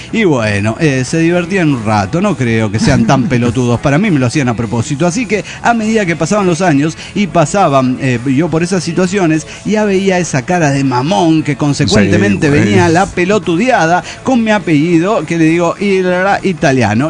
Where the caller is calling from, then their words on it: Chiapas, Mexico; de Tudlautier, Chiapas, México.